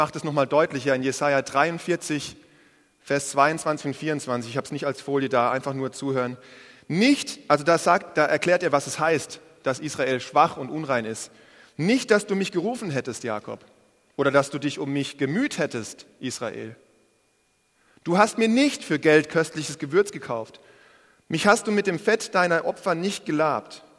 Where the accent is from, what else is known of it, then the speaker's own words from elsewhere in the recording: Germany; hat aber nichts mit der Verniedlichung zu tun, die wir als Deutsche kennen.